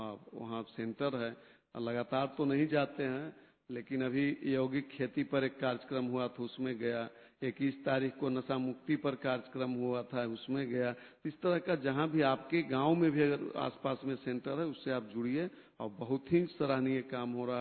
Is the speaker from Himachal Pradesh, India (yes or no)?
no; Bihar, India; और हमारे यहाँ बिहार में तो 80 साल में